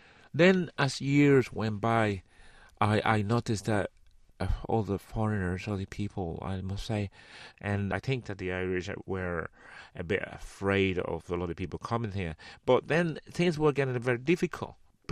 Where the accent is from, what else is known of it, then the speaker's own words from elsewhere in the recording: Cuba; English is a second language; somebody comes beside me and asks me, "Where are you from?" And, "Well, I'm from Cuba."